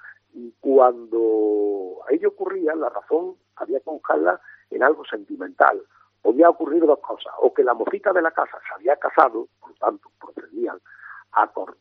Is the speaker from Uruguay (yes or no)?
no; Córdoba, Andalusia, Spain; y como cordobés que ha luchado tanto por él, pues me da mucha pena verlo en esta situación.